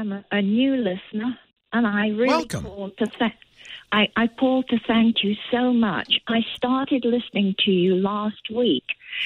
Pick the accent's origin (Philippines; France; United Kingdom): United Kingdom; England; now in Connecticut, United States; as you can hear, I'm born and raised in England, but I am an American citizen and love it here.